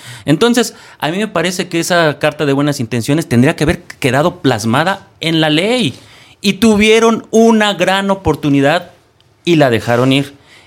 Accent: Mexico; Hablo como mexicano.

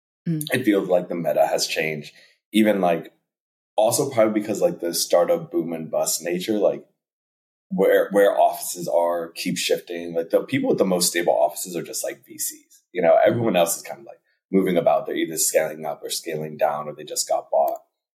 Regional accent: New York, United States; And as a New Yorker, if I don't care.

